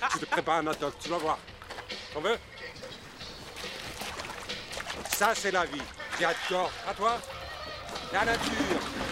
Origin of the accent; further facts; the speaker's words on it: Copenhagen, Capital Region of Denmark, Denmark; On vient de Copenhague.